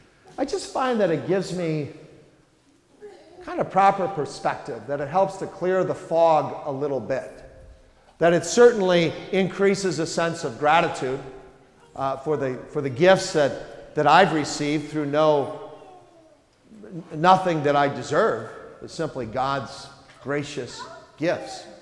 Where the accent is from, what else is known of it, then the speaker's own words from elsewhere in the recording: Wisconsin, United States; time that I return to my home state of Wisconsin, as I did this week